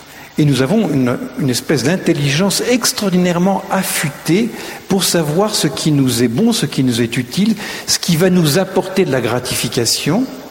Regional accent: Paris, Île-de-France, France; now in Rome, Italy; le Parisien que j'étais, parce que je suis diocèse de Paris, maintenant j'habite à Rome depuis presque 10 ans

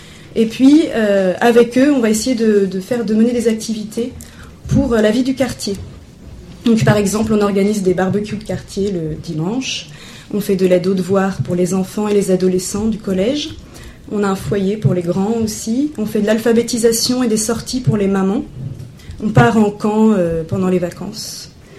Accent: Lyon, Auvergne-Rhône-Alpes, France; Moi, donc, je suis lyonnaise

